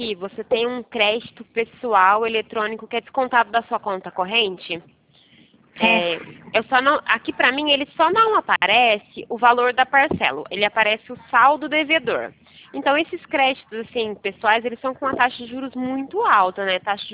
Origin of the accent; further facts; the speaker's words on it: Pirassununga, São Paulo, Brazil; Sou da região de Pirassununga.